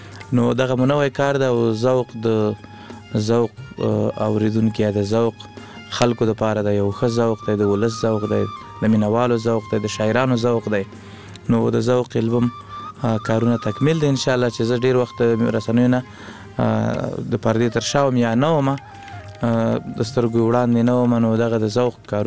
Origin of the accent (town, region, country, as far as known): Laghman, Afghanistan; also born or lived in Kunduz